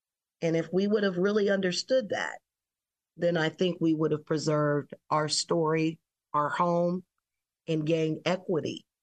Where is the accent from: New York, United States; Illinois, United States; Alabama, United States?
Illinois, United States; Chicago; I grew up in the Bronzeville community, and my family sold our house in 2004 that we owned since the 1940s for $36,000.